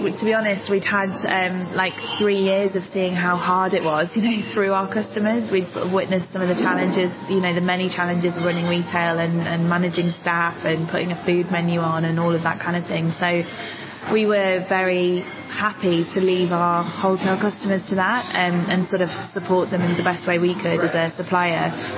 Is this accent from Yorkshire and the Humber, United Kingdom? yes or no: yes; Harrogate, Yorkshire and the Humber, United Kingdom; I grew up in Harrogate